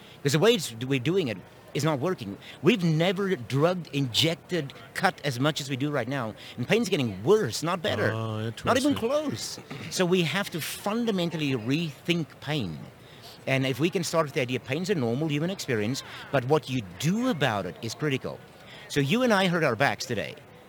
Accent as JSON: {"language": "English", "country": "South Africa", "said": "I'm from South Africa, and people ask me every weekend"}